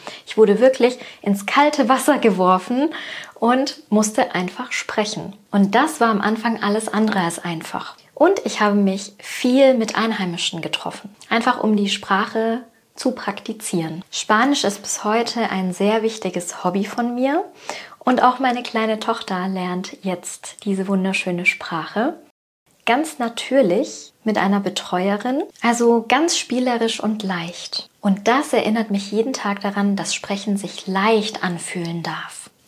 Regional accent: Southern Germany, Germany; ich bin zwischen zwei Kulturen aufgewachsen. Mein Vater ist Spanier, meine Mutter ist Deutsche. Aufgewachsen bin ich in Deutschland, im Süden. Nach außen hin war ich immer die Deutsche.

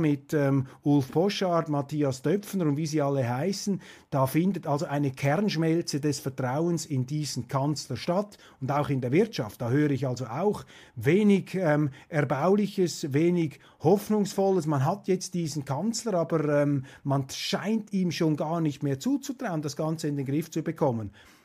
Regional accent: Switzerland; Und ein zweiter bemerkenswerter Satz ist mir da als Schweizer natürlich auch noch aufgefallen

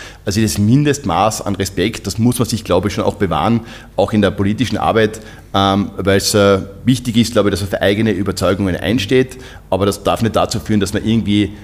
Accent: Carinthia, Austria; ich komme aus Kärnten

